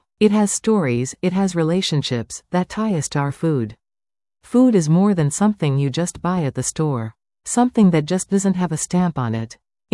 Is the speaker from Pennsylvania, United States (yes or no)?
no; White Earth, Minnesota, United States; I'm telling you I'm from White Earth, up north, from my reservation.